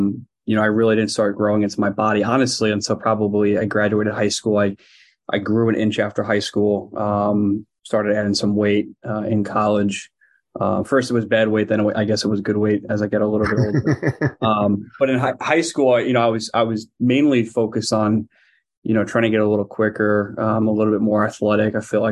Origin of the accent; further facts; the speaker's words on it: Long Island, New York, United States; Yeah, so I grew up on Long Island.